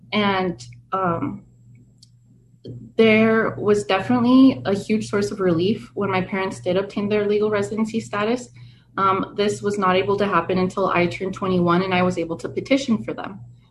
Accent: Las Vegas, Nevada, United States; we were very lucky because I grew up in Las Vegas, which is a very diverse city and very welcoming in many ways.

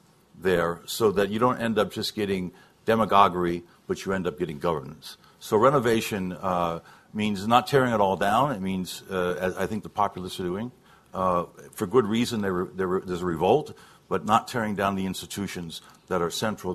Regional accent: California, United States; I think the first of all, we come from California, and California is already a direct democracy.

